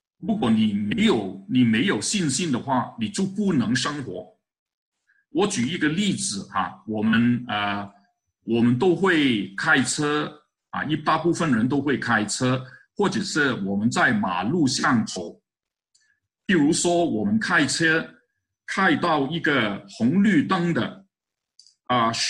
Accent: China; 我们从中国来的很多都是知识分子

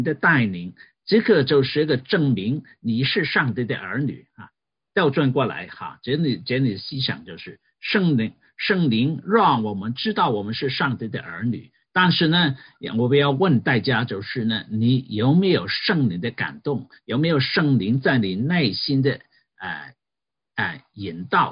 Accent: Hong Kong; now in Canada; 我们在香港长大没有这个 luxury 有这个仆人在加拿大更加了

